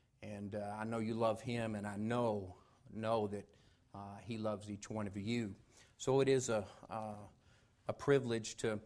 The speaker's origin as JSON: {"language": "English", "town": "Knoxville", "region": "Tennessee", "country": "United States", "tie": "born or raised there", "said": "And as I told you, I grew up in East Tennessee, Knoxville, Oak Ridge area."}